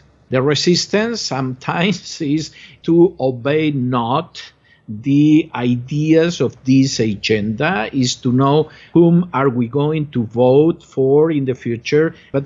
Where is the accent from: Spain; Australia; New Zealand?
Spain; English is a second language; moved away as an adult; now in United States; I myself am an American citizen. I was exiled from Spain more than 8 years ago.